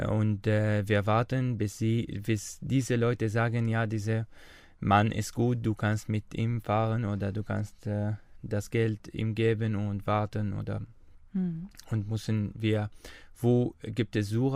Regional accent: Syria; German is a second language; Wir sind keine Fremde, wir sind Syrer auch

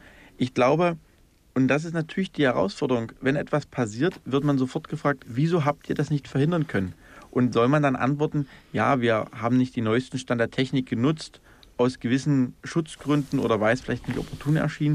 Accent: Germany; bin 2 Jahre später geboren in der ehemaligen DDR und ich kenne durch meine Eltern und auch durch meine Heimatstadt, weiß ich, was Unrechtsstaat bedeutet

